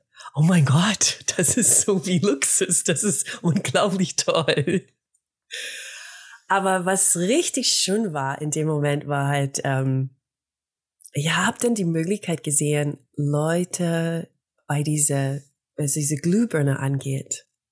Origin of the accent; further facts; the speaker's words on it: United States; now in Germany; Ich bin Amerikanerin, ich wohne in Deutschland seit einer Weile. Und ich bin erst hier gekommen, halt einfach nach Deutschland als Tänzerin, als professionelle Tänzerin. Erstmals nach Europa, nach Dänemark, dann habe ich getanzt in Frankreich